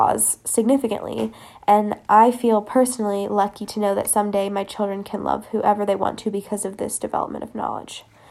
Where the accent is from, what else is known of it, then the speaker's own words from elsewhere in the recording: Beijing, China; So I grew up in Beijing and I was learning Chinese, and I was initially confused when I heard this term.